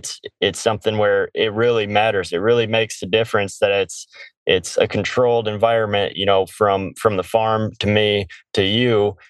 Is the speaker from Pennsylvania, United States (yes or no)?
no; Michigan, United States; You know, I come from Michigan, where we've had a cannabis program, I believe, since 2008.